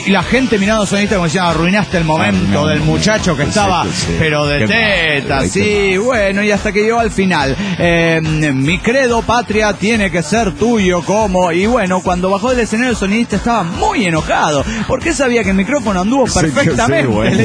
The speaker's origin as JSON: {"language": "Spanish", "country": "Mexico", "lives_now": "Dublin, Ireland", "said": "viajar a mi tierra querida"}